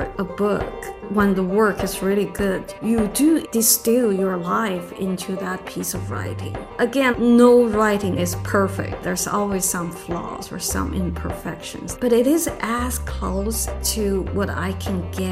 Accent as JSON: {"language": "English", "country": "China", "tie": "born or raised there", "second_language": "English", "said": "As you said, I grew up in China in the 1970s. I was born in 1970s, you know, grew up 80s, and it was a different era."}